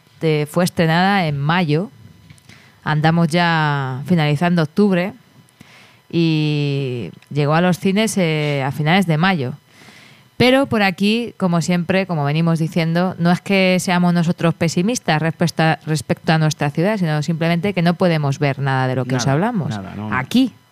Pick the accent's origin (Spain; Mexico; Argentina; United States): Spain; yo soy español y puedo hacer una película cuasi americana